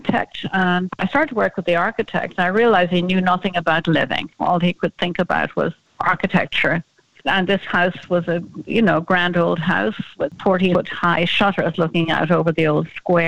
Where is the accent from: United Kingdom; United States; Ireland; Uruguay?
Ireland; And he said, are you the English designer? And I said, no, I'm the Irish designer.